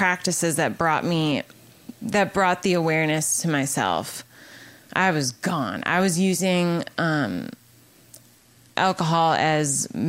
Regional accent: Wisconsin, United States; I grew up in Wisconsin, small town.

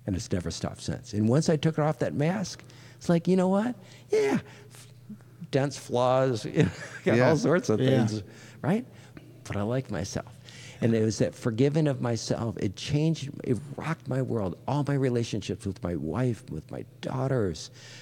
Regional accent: Detroit, Michigan, United States; it was safer than what I had growing up in Detroit.

